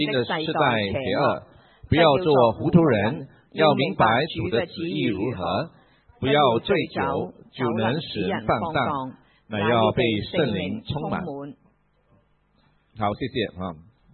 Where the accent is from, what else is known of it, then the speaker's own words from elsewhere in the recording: China; 我们中国人储以前的钱